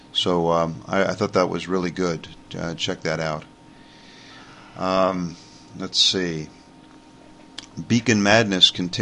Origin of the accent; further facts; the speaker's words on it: New York, United States; accent: New York; But my New York accent was at the time much thicker than it is now. These things fade as you spend time away.